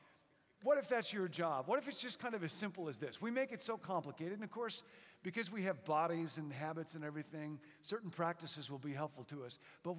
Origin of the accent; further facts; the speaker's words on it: Rockford, Illinois, United States; And growing up in Rockford, I used to picture this verse as a, you know, leafy green forest with lots of streams and brooks